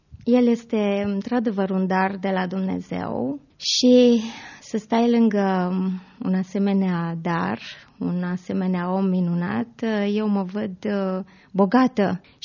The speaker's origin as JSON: {"language": "Romanian", "region": "Moldavia", "country": "Romania", "said": "Eu sunt moldoveancă și soțul meu ardelean"}